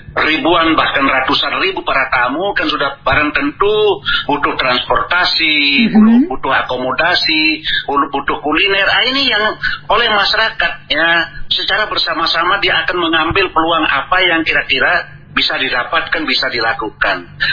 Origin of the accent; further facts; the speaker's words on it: West Nusa Tenggara, Indonesia; Inilah yang terus kami gali ya, budaya kami dari Sasak Lombok ini.